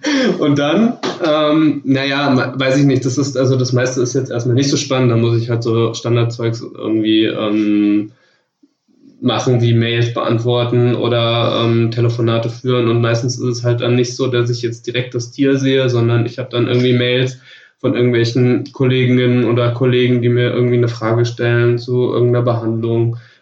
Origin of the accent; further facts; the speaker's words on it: Hesse, Germany; born there; weil ich komme ja gebürtig aus Hessen